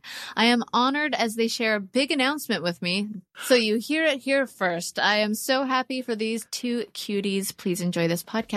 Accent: Canada; we're both Canadian and have birds.

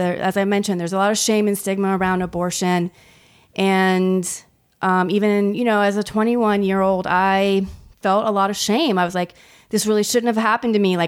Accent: Ohio, United States; I grew up in Central Ohio. My immediate family were farmers, actually. And when my parents divorced, I moved into the city.

